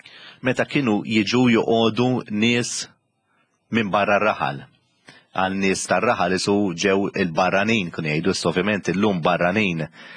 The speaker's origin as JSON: {"language": "Maltese", "town": "Siġġiewi", "region": "Southern Region", "country": "Malta", "tie": "born or raised there", "said": "Jiena qatt ma mmaġinaj li x'darba ħankun kappellani arċipriet is-Siġġiewi għall-fatt li jiena mis-Siġġiewi trabbejt is-Siġġiewi."}